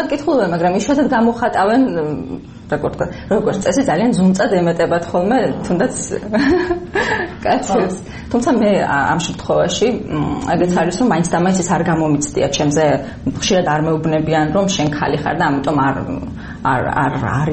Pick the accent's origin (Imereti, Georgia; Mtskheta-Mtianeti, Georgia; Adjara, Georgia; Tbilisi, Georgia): Mtskheta-Mtianeti, Georgia; მე დაიბადე და გავიზარდე ხევსურეთში, ეს არის ასე ვთქვათ, ჩუმი ქალების ქვეყანა.